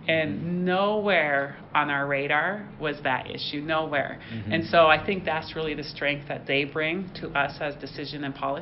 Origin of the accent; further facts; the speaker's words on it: Montana, United States; So, I mean, I often say my story takes me from Head Start to Harvard, from growing up on the Blackfeet Indian Reservation to now leading a high-performing urban district.